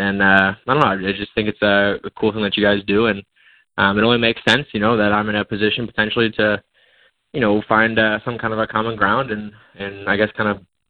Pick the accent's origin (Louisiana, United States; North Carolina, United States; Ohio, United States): Ohio, United States; But when I grew up in Central Ohio myself.